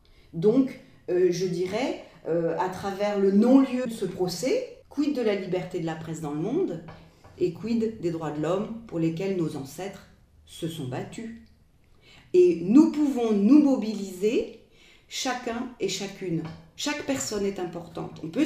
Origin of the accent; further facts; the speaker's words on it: France; Et moi, je suis française.